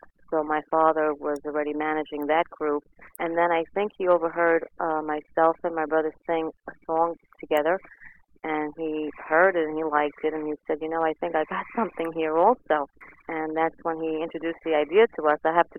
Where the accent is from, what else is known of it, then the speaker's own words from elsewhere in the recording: Manhattan, New York, United States; I grew up in Manhattan, Lower East Side, born and raised there.